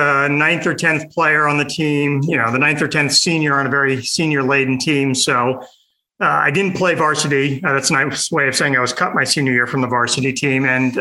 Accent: Washington, District of Columbia, United States; I'm from Washington, D.C. I've got a younger brother and two stepsisters who are essentially my age.

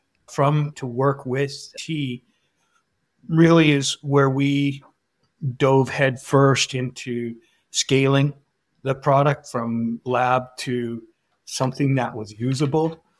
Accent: Wilcox, Saskatchewan, Canada; which I'm from Wilcox, Saskatchewan, by the way, very far from Regina.

